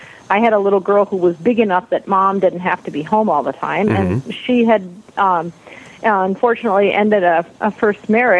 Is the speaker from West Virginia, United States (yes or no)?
no; Indiana, United States; I grew up in Indiana, so we had a lot of big-time weather there.